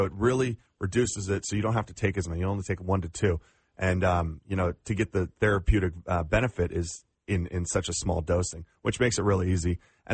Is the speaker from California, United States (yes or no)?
yes; California, United States; as you said before, I'm from California, and I stay in these hotels